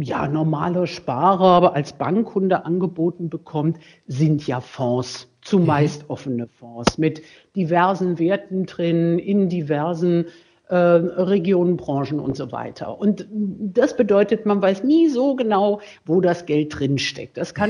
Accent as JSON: {"language": "German", "region": "Hesse", "country": "Germany", "lives_now": "Rhine-Main area, Germany", "said": "bin dann aus persönlichen Gründen wieder zurück in den Großraum Kassel, wo ich herstamme"}